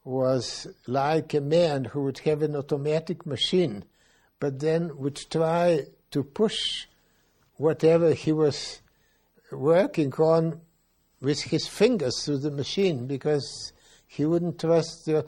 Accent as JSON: {"language": "English", "country": "Slovenia", "tie": "born or raised there", "said": "You see, now my hometown, but let's say Slovenia in general"}